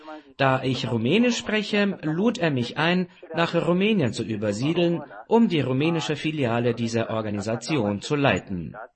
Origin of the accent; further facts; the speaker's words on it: Brazil; German is a second language; Nachdem ich hier in Bukarest ein Jahr lang ein Masterstudium belegte, kehrte ich nach Brasilien zurück. Ich hatte damals nämlich andere Verpflichtungen und Pläne in meiner Heimat.